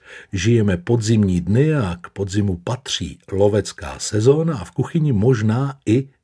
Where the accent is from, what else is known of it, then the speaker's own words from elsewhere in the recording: Plzeň, Plzeň Region, Czechia; Jak o tom mluvíte, tak úplně vidím ty scény z mého dětství, jak v Plzni na sídlišti pod okny visel tu bažan, tu zajíc za zadní běhy.